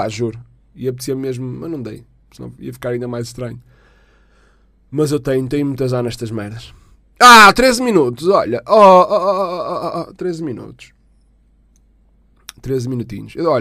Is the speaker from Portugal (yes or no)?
yes; Portugal; Não. Sou tuga mesmo.